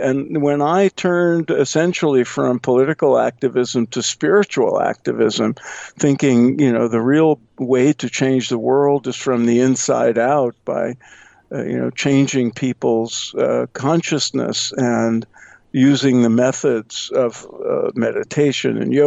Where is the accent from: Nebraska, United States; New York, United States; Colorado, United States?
New York, United States; Brooklyn; Well, as you suggested, I was born and raised in Brooklyn, like you, before it was hip and fashionable